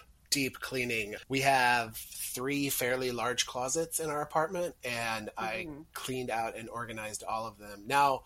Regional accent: Missouri, United States; Like my hometown in Missouri has one of those zoos. This guy has like 3 or 4 tigers and 1 monkey and 1 crocodile. And this is like outside of St. Louis. So, you know, it snows there and it gets below 0 in the winter.

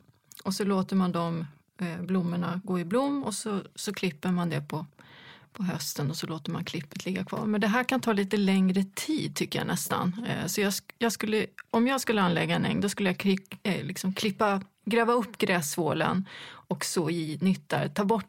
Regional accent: Sweden; Och sen visade det sig att de kunde inte betala ut, för jag var från Sverige.

